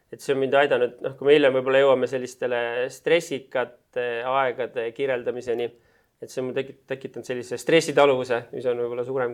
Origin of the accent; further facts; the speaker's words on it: Tartu, Tartu County, Estonia; Ma sündisin idüülilises Tartus ja kasvasin Tähtveres.